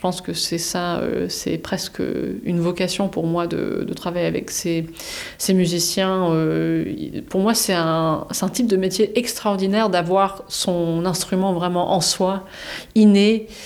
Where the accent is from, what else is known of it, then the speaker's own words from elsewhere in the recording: England, United Kingdom; quand j'ai grandi en Angleterre, je fréquentais souvent Glyndebourne avec mes parents.